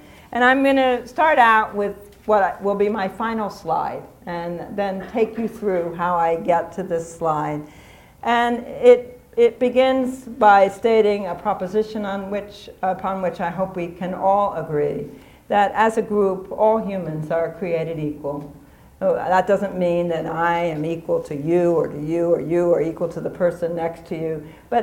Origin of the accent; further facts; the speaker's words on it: New York City, New York, United States; moved away; also born or lived in Harare, Zimbabwe; I left and moved to Africa, to Harare, and of course I found there, just as I had in my hometown of New York City in Harlem